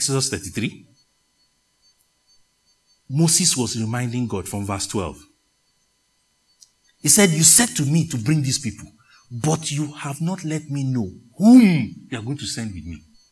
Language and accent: English; Nigeria; where I grew up in Nigeria, the headsmen, there's a sound they make.